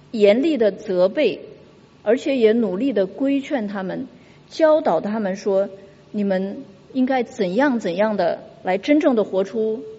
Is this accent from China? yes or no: no; Singapore; 对我们新加坡人来说是非常陌生的。那个是我们大概四五十年前还生活在甘邦的时候